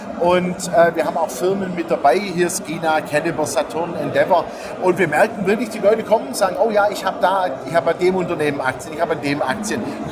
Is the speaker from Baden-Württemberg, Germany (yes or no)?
yes; Stuttgart, Baden-Württemberg, Germany; born there; Also erstmal Stuttgart ist meine Geburtsstadt, ja, habe ich ja auch lange, lange genug gelebt und es ist immer wieder schön, mal heimzukommen